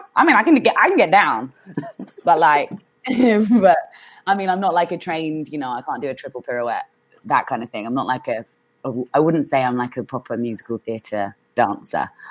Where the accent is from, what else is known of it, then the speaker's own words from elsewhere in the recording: London, United Kingdom; I'm a Londoner, innit? So I spent, you know, loads of my life walking through Leicester Square